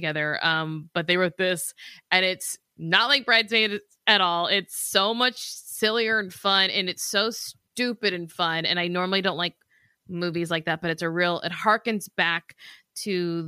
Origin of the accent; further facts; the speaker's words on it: the South, United States; Yes, that's my friend. We're from the South.